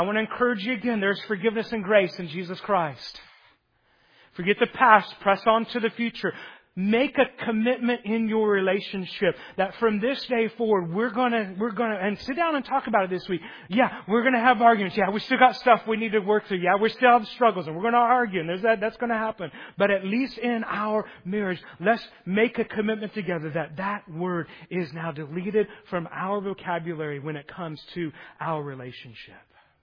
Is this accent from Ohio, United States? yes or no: no; Oklahoma, United States; All right, I'm from Oklahoma. I had to say it like that.